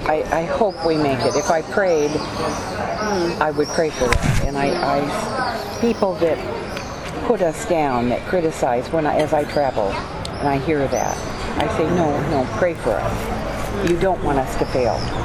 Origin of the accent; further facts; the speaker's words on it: California, United States; I grew up in California and didn't really know the history of our founding